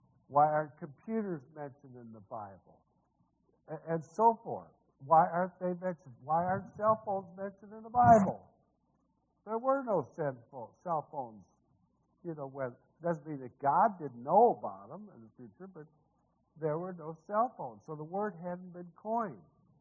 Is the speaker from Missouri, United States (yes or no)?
yes; Missouri, United States; You know, I'm from Missouri. Sister Churchill's from Missouri, the Show Me State.